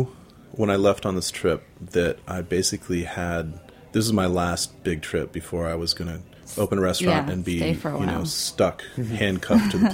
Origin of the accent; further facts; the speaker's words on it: United States; as a honky American growing up, the idea of even eating offal is a difficult thing for some people to overcome.